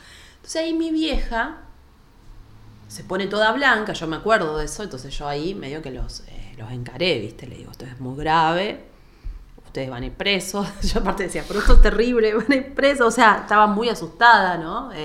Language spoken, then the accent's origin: Spanish; Ramallo, Buenos Aires Province, Argentina; me voy a ir a mi pueblo, a Ramallo